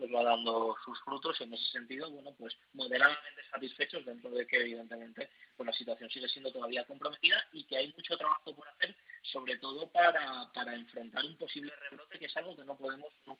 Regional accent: Community of Madrid, Spain; yo creo que nos avergüenza a todos como madrileños

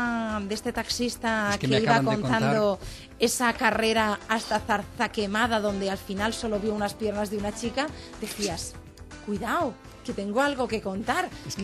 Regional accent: Madrid, Community of Madrid, Spain; cómo somos los madrileños

